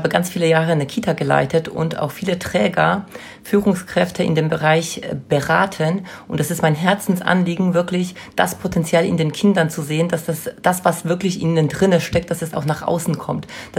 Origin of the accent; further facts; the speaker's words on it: Poland; Ich bin Ehefrau, also ich komme selber aus Polen, habe einen also praktischen Migrationshintergrund.